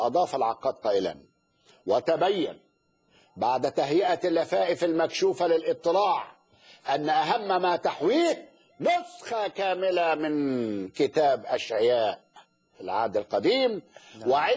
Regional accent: Egypt; طيب نأتي الى المخطوطة السينائية التي اكتشفت في دير سانت كاترين بسينا عندنا في مصر

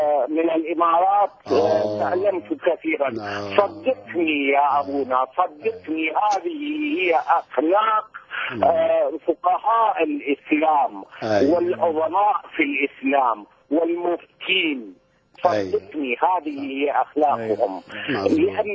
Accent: Iraq; أنا من العراق

